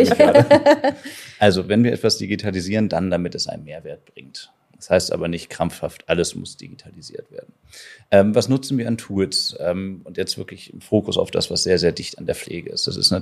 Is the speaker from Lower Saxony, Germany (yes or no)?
yes; Hanover, Lower Saxony, Germany; Also ich glaube, wir als Hannoveraner müssen hier gar nicht weit gehen.